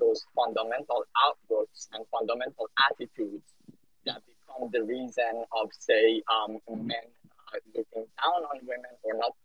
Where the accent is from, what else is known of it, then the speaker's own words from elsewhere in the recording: Iran; I grew up in Iran and I grew up in a minority religion called the Baha'i Faith.